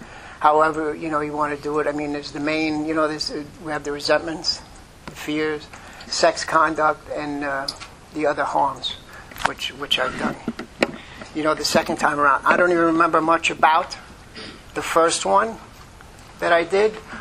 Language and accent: English; Flushing, New York, United States; I grew up in Flushing, and I went to St. Michael's Grammar School.